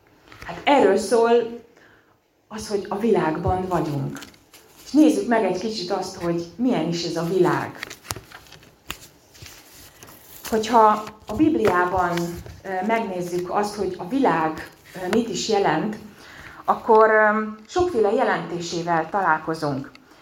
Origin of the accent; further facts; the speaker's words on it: Transylvania, Romania; Az utóbbi időben többször is volt alkalmunk Erdélyben járni, én onnan származom